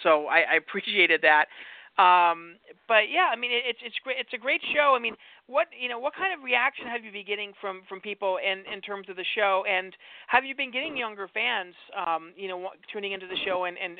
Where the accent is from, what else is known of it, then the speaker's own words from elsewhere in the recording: Montana, United States; I mean, I'm originally from Montana. I listen to rock stations up in Montana